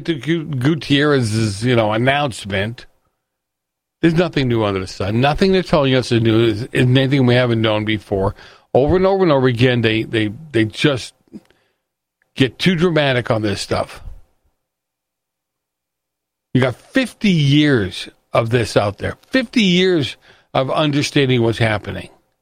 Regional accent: Boston, Massachusetts, United States; Matter of fact, where I grew up in Boston, right, the Boston Harbor was polluted.

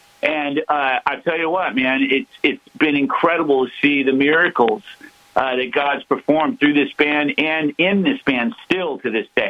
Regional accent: Hollywood, California, United States; growing up in Hollywood and doing the club scene and the party scene and all

